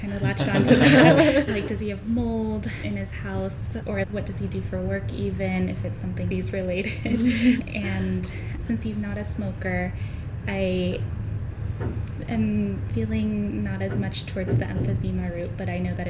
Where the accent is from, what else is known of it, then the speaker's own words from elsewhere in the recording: California, United States; I'm also an M1 from California.